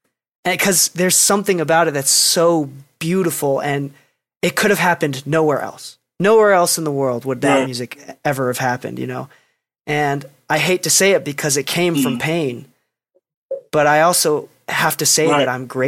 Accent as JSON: {"language": "English", "town": "Chicago", "region": "Illinois", "country": "United States", "tie": "born or raised there", "said": "like I grew up in Chicago. There, like, I didn't listen to rock music"}